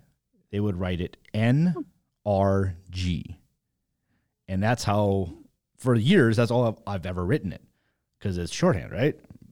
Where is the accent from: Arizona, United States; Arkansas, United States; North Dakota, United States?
North Dakota, United States; I'm born and raised in North Dakota myself, and I do miss my duck and geese hunting.